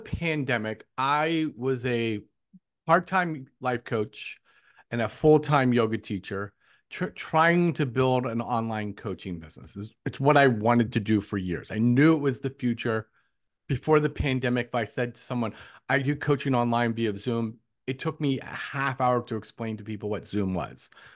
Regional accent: New Jersey, United States; So I guess, born and raised in New Jersey, went to Rutgers.

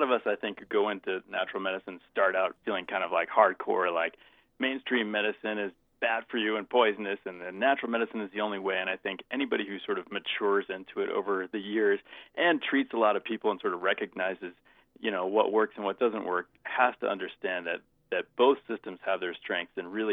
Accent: Boston, Massachusetts, United States; Well, I grew up around Boston, and then I got my bachelor's in botany.

